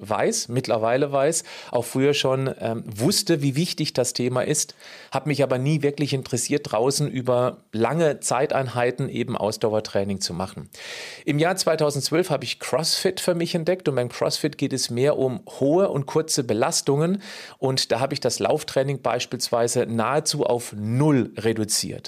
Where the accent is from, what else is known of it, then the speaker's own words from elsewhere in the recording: Kirchzarten, Baden-Württemberg, Germany; in meinem Heimatort in Kirchzarten im Dreisamtal.